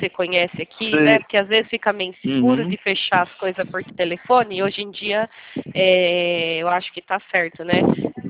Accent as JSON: {"language": "Portuguese", "town": "Itatiba", "region": "São Paulo", "country": "Brazil", "said": "eu sou aqui de Itatiba, São Paulo"}